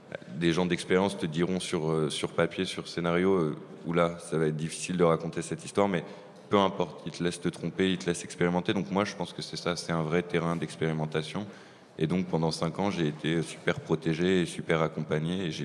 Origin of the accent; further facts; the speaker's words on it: France; moi, je ne suis pas belge, je suis français d'origine